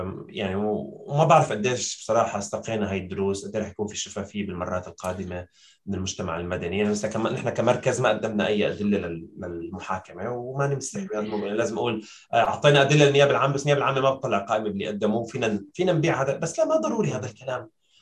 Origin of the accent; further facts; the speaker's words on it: Syria; في خطر علينا كسوريين